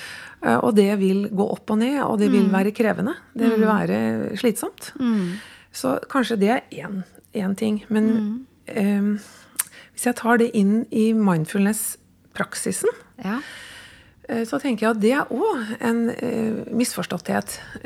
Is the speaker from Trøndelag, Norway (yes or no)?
no; Sarpsborg, Østfold, Norway; now in Oslo, Norway; kanskje det skjer litt senere i Oslo enn det gjorde når jeg vokste opp i Sarpsborg, og da flyttet vi hjemmefra ganske tidlig.